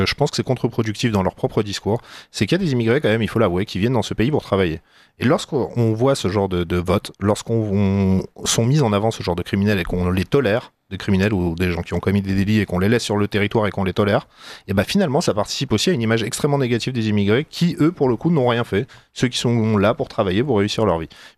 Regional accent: France; Je suis français, monsieur. Je suis français.

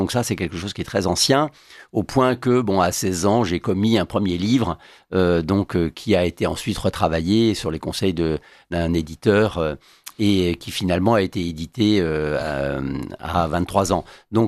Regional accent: Lyon, Auvergne-Rhône-Alpes, France; also born or lived in Paris; Eh bien, je suis né à Lyon, pardon. J'ai vécu 10 ans à Paris, puis ensuite tout le reste de ma scolarité à Lyon.

